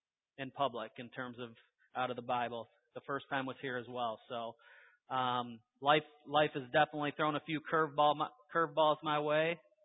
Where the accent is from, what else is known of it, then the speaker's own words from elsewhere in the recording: Cass City, Michigan, United States; I grew up here in Cass City, Michigan. Went to Cass City High School.